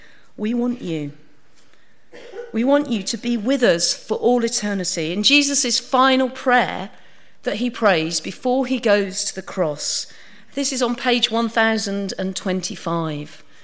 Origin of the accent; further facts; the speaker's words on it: East of England, United Kingdom; So we're both from Suffolk. That's our link. You're not that impressed, I can tell. You don't get many famous people from Suffolk very often. So we're the same. We're both from Suffolk.